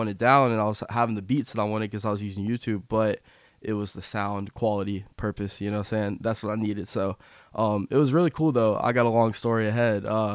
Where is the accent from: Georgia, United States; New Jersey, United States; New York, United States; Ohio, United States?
Georgia, United States; accent: country twang; I got a little country twang to me. I'm from Tequila, so.